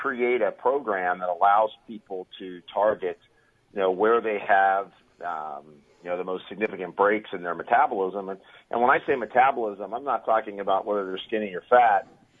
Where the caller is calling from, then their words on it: California, United States; I'm actually back home in Southern California today.